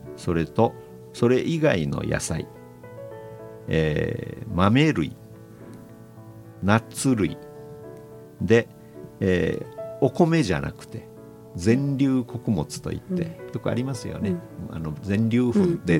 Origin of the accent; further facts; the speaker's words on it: Itoman, Okinawa, Japan; でそのミュージックビデオに出てくる風景というのが、僕が子供の頃に見た原風景で